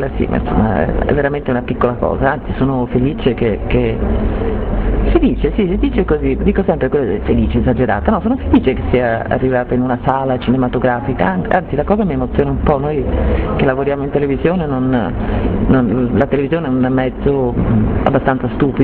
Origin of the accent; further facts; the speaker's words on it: Friuli-Venezia Giulia, Italy; pur essendo friulana non lo parlo, ma lo capisco bene.